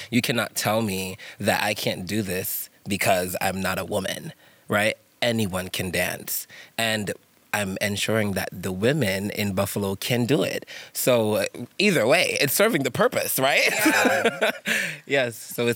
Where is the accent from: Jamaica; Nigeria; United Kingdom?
Jamaica; But growing up in Jamaica